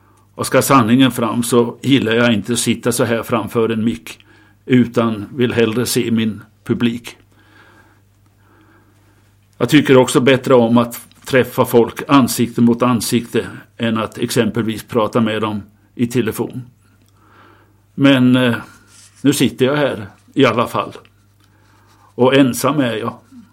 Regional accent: Denmark; moved away as an adult; now in Sweden; Jag växte upp i Danmark, sa jag, men vid 18 års ålder så kom den stora vändpunkten i mitt liv. Och den skedde i Sverige.

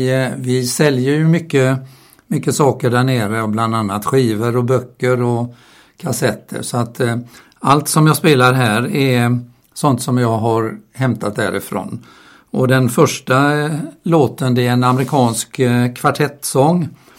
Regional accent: Gothenburg, Västra Götaland County, Sweden; Jag kommer från början från Göteborg och växte upp i Smyrnaförsamlingen i Göteborg.

